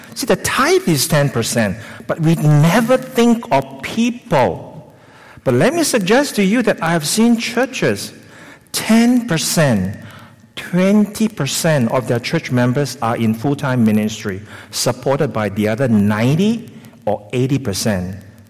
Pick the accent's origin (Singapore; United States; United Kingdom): Singapore; I'm from Singapore. I'm still a Singapore citizen.